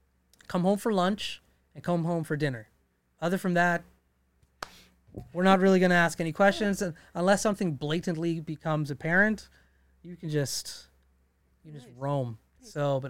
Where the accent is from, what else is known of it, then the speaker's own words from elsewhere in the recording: Alberta, Canada; Like, I grew up in Dickensfield and I moved there when I was 5 years old. And by 8, I was just walking around all of Dickensfield, going into Thickwood.